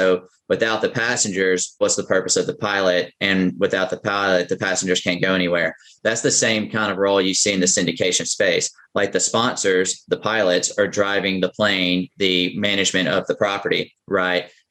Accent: the South, United States; accent: Southern; I trust that when you're editing this, you'll help out with my monotone Southern accent.

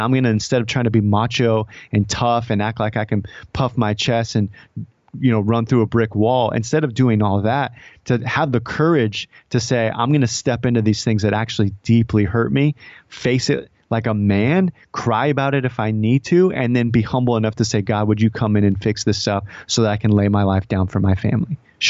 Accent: Stockton, California, United States; I grew up in Stockton, California, highest crime rate, highest violent crime rate, it's just more murders per capita than anywhere.

